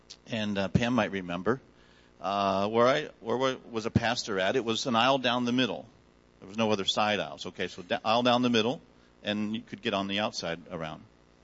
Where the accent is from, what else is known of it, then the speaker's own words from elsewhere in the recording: United States; born there; I was born in America.